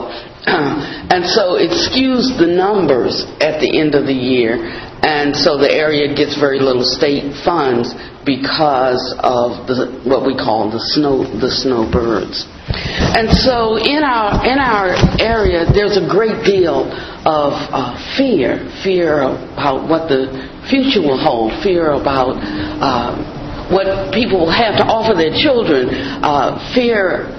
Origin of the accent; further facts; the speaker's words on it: Washington, District of Columbia, United States; now in North Carolina, United States; I was from Washington, D.C., when I got off the train and I walked down the street